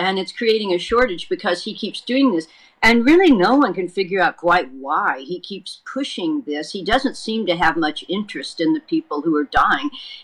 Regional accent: Texas, United States; my home state of Texas is still not doing a lot.

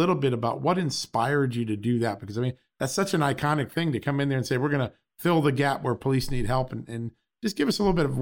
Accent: New York City, New York, United States; When I was growing up in New York, I remembered Curtis Sliwa and his efforts to clean up the subways

